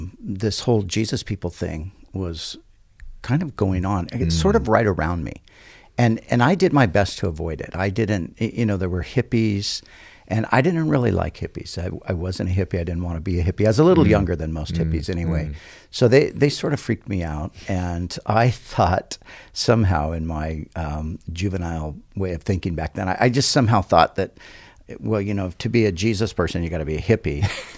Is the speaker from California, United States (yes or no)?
yes; California, United States; Yeah, I grew up in the Southern California surf culture